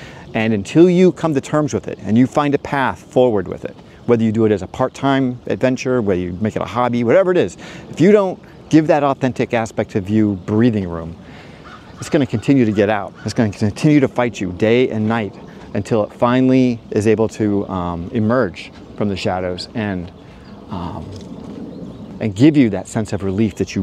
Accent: Hawaii, United States; because I grew up in Hawaii, the contrast of going back there and kind of going to all my old haunts as a kid, playing at the beach

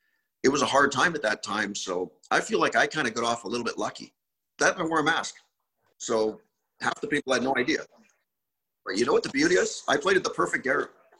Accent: Canada; born or raised there

